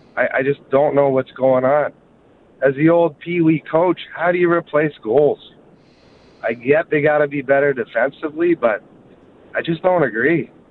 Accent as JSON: {"language": "English", "country": "Canada", "said": "as a Canadian, love the people of Buffalo, Western New York, United States."}